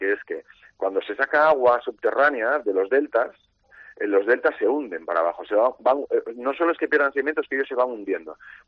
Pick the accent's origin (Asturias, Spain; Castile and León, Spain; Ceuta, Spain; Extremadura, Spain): Asturias, Spain; yo soy asturiano